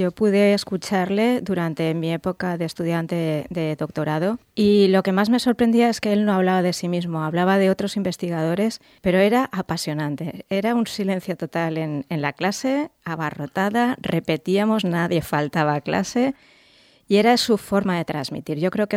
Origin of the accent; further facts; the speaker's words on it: Valencia, Valencian Community, Spain; yo soy valenciana, nací en Valencia y además viví en un barrio muy céntrico de Valencia toda mi infancia y juventud.